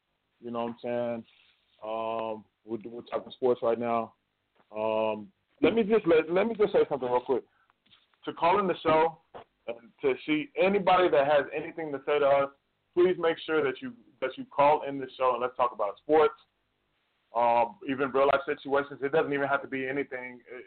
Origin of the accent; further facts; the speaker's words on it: Austin, Texas, United States; when somebody from my hometown, Austin, you know, fights, y'all want to talk shit about him